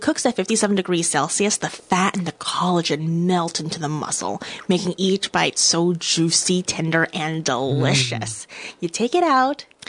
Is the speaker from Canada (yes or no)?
no; China; now in United States; Yes, I grew up in China